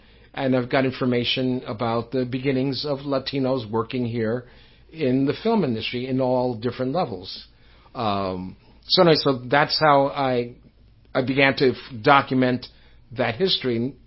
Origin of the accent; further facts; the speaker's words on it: New York City, New York, United States; I didn't grow up in a small town. I grew up in New York City, so, I mean, I had the world at my feet in terms of movies and the cinema